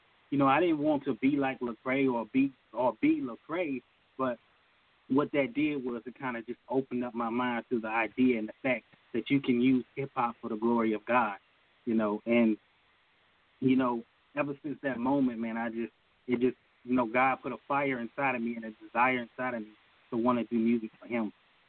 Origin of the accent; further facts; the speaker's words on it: Amherst, Virginia, United States; Okay, well, I am from Amherst, Virginia.